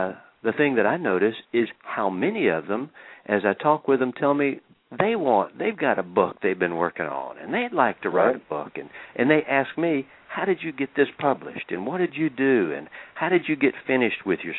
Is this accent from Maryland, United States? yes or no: no; Jackson, Mississippi, United States; I'm from the Jackson, Mississippi area, and you end up in Nashville or Charlotte, North Carolina, where I am right now.